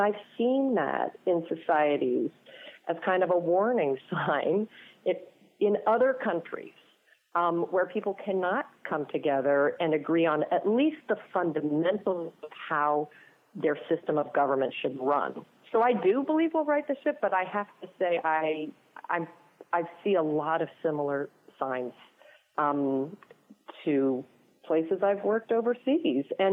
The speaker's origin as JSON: {"language": "English", "region": "Oregon", "country": "United States", "tie": "born or raised there", "said": "I grew up in Southern Oregon. It's a very healthy mix of Republicans and Democrats."}